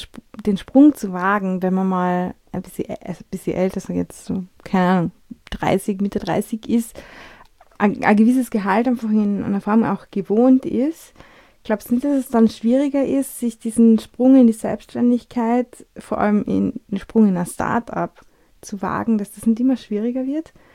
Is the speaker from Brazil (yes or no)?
no; Austria; wie wir sind, Österreicher, Europäer, wir ticken ein bisschen anders